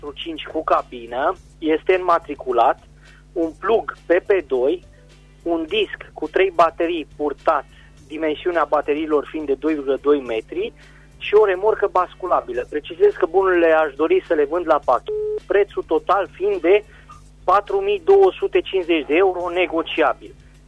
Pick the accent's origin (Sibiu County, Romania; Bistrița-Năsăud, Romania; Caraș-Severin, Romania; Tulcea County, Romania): Caraș-Severin, Romania; Obreja; sunt din Comuna Obreja, județul Caraș-Severin